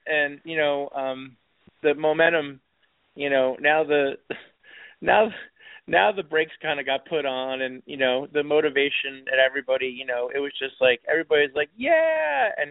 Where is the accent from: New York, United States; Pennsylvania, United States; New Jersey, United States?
New Jersey, United States; Point Pleasant; And, you know, I'm born and raised in Point Pleasant, New Jersey.